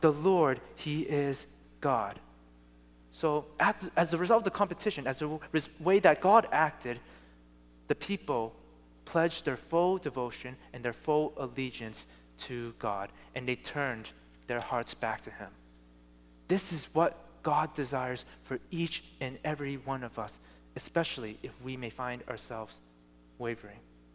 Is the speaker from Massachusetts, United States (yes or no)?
yes; Massachusetts, United States; If it's the Patriots, since I'm from Massachusetts, I obviously am going to root for them.